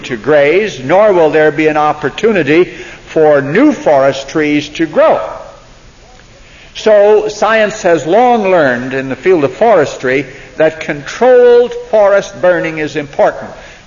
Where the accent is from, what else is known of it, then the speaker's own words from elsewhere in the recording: California, United States; born there; There was also a lake in the county in which I was born in Northern California.